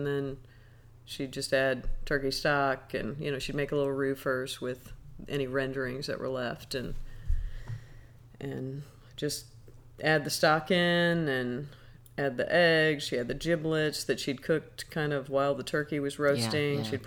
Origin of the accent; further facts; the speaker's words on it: Wentzville, Missouri, United States; I'm from the Midwest. Brenda, you're from Savannah, Georgia. I'm from a little town called Wentzville, Missouri.